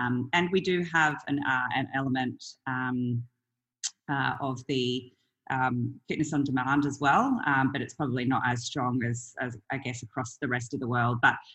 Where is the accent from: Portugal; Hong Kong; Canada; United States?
Hong Kong; now in Brisbane, Australia; I grew up in Hong Kong, so I guess this role is very exciting for me to still be working across the Asia Pacific region.